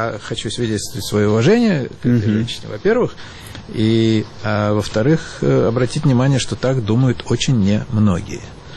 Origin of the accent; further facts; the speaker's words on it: Russia; А мне-то что? Я русский. Или там, я из России.